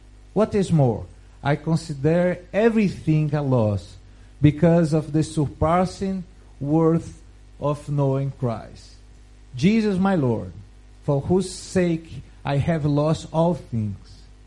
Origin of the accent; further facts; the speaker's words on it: Brazil; accent: Portuguese Brazilian; English is a second language; I will read with my Portuguese Brazilian accent, so you need to really pay attention.